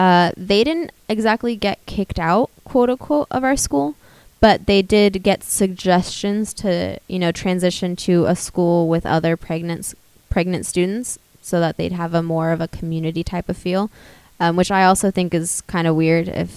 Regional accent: Walnut Creek, California, United States; a news story from my hometown, which is Walnut Creek, California, which is, again, located in the East Bay. I love that place, I'm not going to lie, and I miss it dearly.

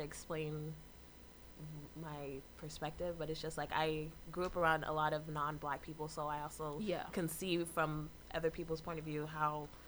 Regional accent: California, United States; I grew up here in the Bay Area.

